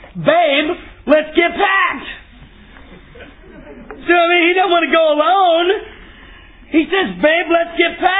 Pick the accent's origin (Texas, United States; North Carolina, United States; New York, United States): Texas, United States; And I grew up in East Texas, and I saw signs everywhere, no shoes, no shirt, no service.